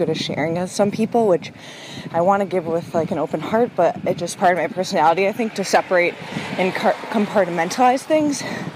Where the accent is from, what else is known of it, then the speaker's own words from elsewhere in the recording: Minneapolis, Minnesota, United States; I'm 25 and I'm from Minneapolis. I live in Minneapolis.